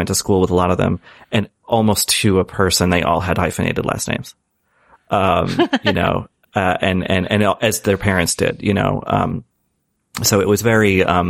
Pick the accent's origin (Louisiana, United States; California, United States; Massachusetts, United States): Massachusetts, United States; Boston; growing up in Boston, there was one neighborhood in particular, Jamaica Plain